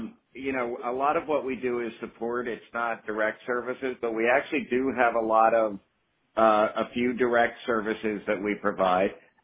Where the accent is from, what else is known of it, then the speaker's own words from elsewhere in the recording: South Carolina, United States; now in Baltimore, United States; And then over the years, I did various volunteer work for the Federation in my home state of South Carolina.